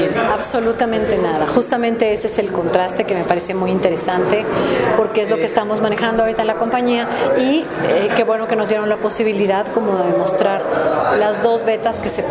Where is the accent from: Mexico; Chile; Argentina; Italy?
Mexico; una muestra de lo que nosotros somos como mexicanos a través del lenguaje dancístico